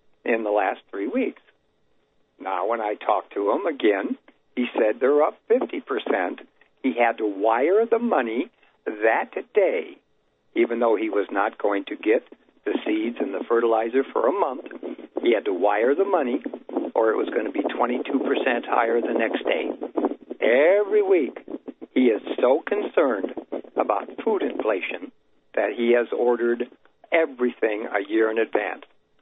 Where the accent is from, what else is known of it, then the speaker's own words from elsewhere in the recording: Chicago, Illinois, United States; moved away; I was born and raised in Chicago. Escaped Chicago, one of the worst communist states now, 32 years ago.